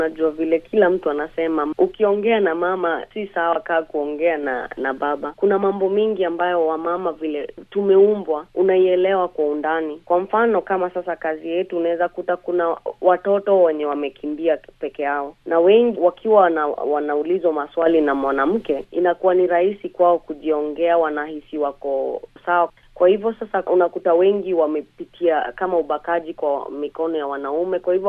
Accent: Samburu County, Kenya; born there; nimezaliwa mali inaitwa Samburu.

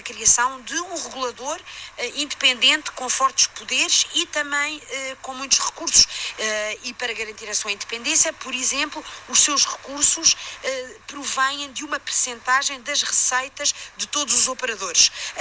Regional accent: Portugal; Eu sou portuguesa, por exemplo, em Portugal

